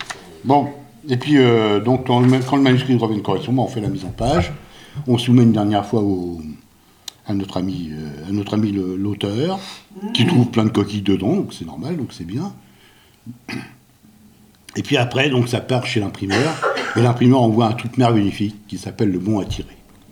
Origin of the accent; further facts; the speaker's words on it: Versailles, Île-de-France, France; born there; comme il y a marqué, dans ma bio que je suis né à Versailles